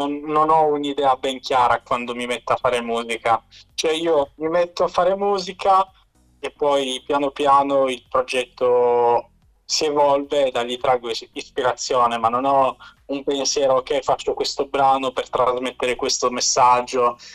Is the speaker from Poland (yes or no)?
yes; Poland; also born or lived in Turin; now in Milan, Italy; Sì, sono nato a Torino e poi dalla tenera età ci siamo trasferiti in Polonia. E adesso vivo di nuovo a Milano. Cioè di nuovo in Italia, a Milano, perché studio qua.